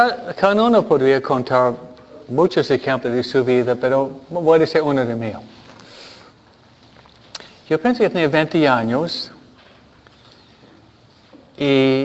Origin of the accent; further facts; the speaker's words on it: Detroit, Michigan, United States; born there; also born or lived in New Jersey; Que yo nací en Michigan, no Michoacán. Okay? No nací en San Pedro Caro, sino en Detroit. Okay? No nací en un auto, nací en un hospital.